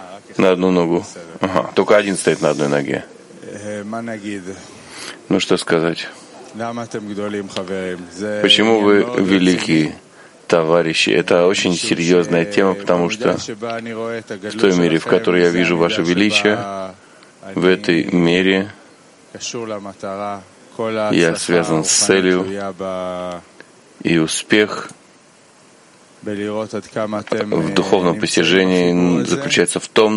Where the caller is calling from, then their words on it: New York, United States; Здравствуйте, дорогие товарищи, мы говорим из Нью-Йорка.